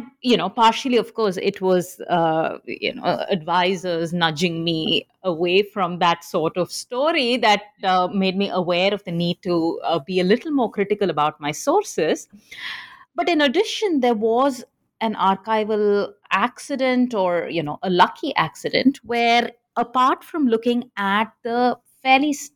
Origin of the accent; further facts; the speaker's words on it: India; I grew up in India. I did my bachelor's in history in Chennai, and then I went to Delhi University for my master's